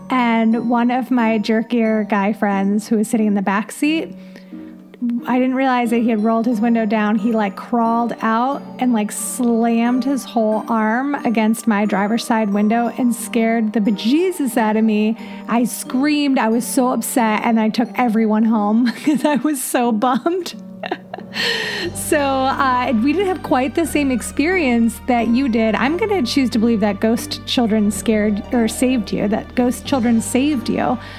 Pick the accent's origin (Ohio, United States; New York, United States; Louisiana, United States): Ohio, United States; Elyria; Okay, so I grew up in Elyria, Ohio. It's in Lorain County outside of Cleveland along Lake Erie.